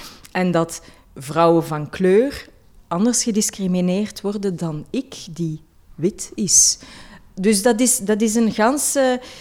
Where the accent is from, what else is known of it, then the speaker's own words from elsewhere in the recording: Zelzate, East Flanders, Belgium; Ik kwam uit een dorp, ik kwam uit Celzaten of all places.